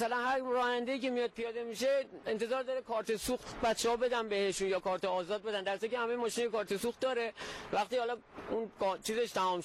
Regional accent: Qazvin, Iran; من 32 سالمه، بچه قزوینم

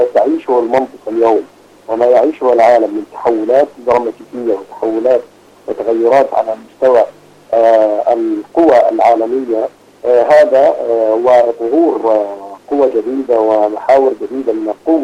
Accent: Palestine; نحن كشعب فلسطيني

